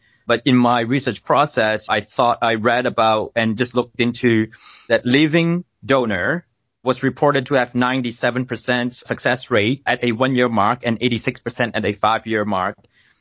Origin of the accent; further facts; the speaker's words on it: Malaysia; I don't take it for granted how on earth that I grew up in Malaysia